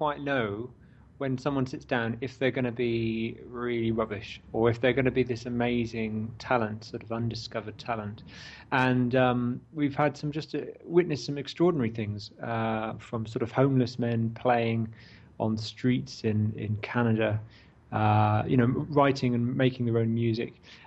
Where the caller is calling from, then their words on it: Bristol, South West England, United Kingdom; I'm phoning up from Bristol in England at the moment.